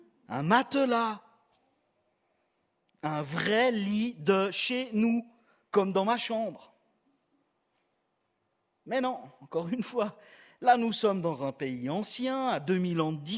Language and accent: French; Switzerland; si vous pensez aux lits et aux maisons de chez nous en Suisse